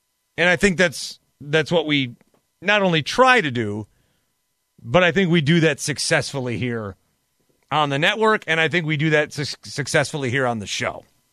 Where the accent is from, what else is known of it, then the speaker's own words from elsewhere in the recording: Milwaukee, Wisconsin, United States; But I wear it that I'm from Milwaukee. I wear it that I'm from Wisconsin.